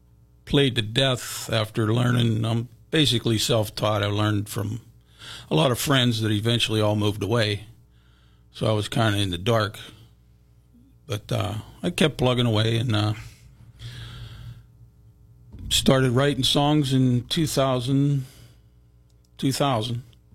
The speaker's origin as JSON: {"language": "English", "town": "Cheswick", "region": "Pennsylvania", "country": "United States", "tie": "born or raised there", "lives_now": "Springdale, United States", "said": "Well, I'm born and raised in Cheswick, Pennsylvania. Moved all the way to Springdale, about a half a mile away by the Crow. Been there for 36 years."}